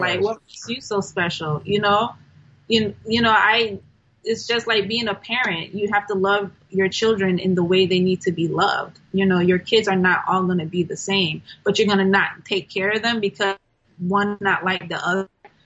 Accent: Florida, United States; You know, I'm a Florida girl through and through. I love my whole town.

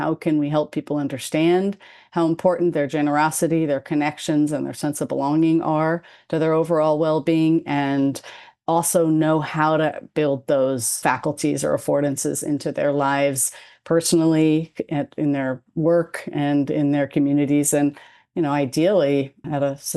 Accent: Berkeley, California, United States; I'm kind of a townie for Berkeley. I grew up in Berkeley.

